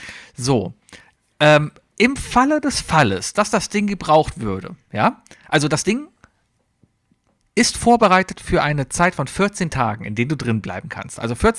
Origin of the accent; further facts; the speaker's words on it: Cologne, North Rhine-Westphalia, Germany; Ich bin Kölner